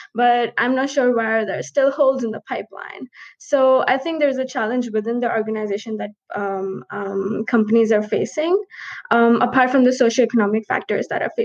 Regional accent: India; moved away as an adult; now in Canada; Because I'm from India. When I was working in India

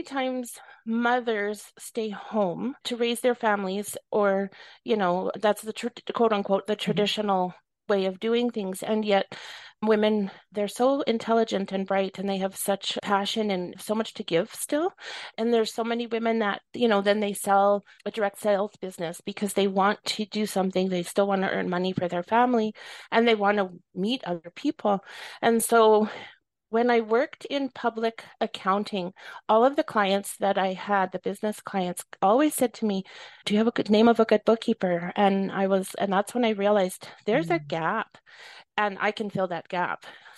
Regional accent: Western Canada, Canada; I am actually from Western Canada. I live in Calgary, Alberta

